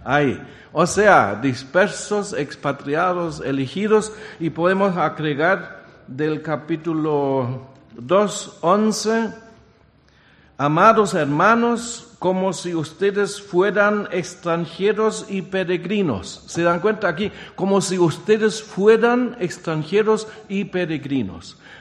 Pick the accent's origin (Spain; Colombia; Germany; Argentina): Germany; Spanish is a second language; now in Chile; 35 años vivo en Chile, pero soy alemán, y siempre digo soy pastor alemán. Ladro, pero no muerdo. Y ya estoy chilenizado